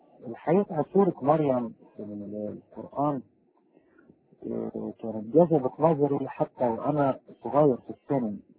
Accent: Upper Egypt, Egypt; فانا يعني اصلا من الصعيد وكان عندنا نخل كتير

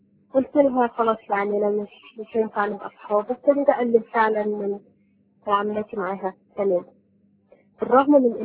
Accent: Egypt; أنا الخلفية بتاعتي طبعا أسرة مسلمة، وواضح طبعا من اللهجة إن إحنا مصريين. الأسرة بتاعتي ما كانتش متدينة أوي ولا كانت بتفرض علينا أي شكل من أشكال التدين،

